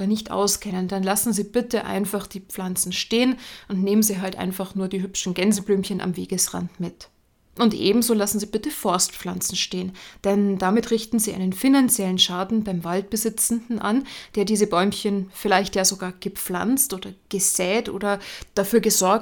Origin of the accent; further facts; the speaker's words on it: Bavaria, Germany; ich komme aus Bayern, deswegen immer die bayerischen Beispiele.